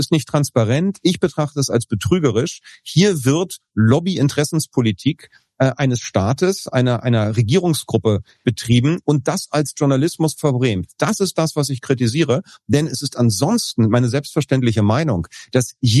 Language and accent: German; Berlin, Germany; als Berliner kann ich das sagen